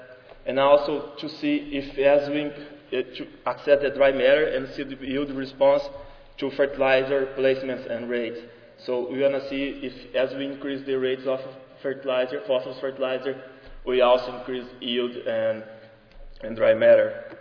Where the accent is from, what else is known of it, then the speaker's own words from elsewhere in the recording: Brazil; but I'm from Brazil